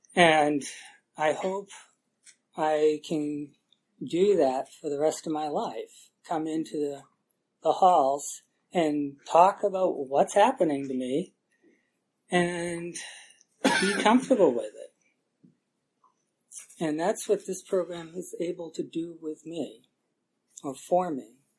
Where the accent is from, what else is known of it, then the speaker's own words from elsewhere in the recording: Massachusetts, United States; when I grew up in Massachusetts, and for 1 year, Massachusetts had the drinking age at 18.